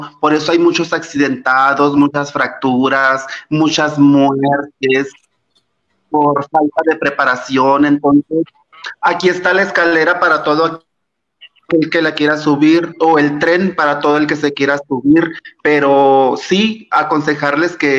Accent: Mexico; De verdad, definitivamente, amo México, amo ser mexicano, soy orgullosamente mexicano.

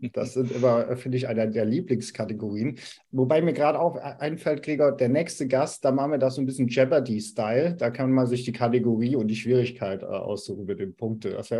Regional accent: Rhineland, Germany; als Rheinländer

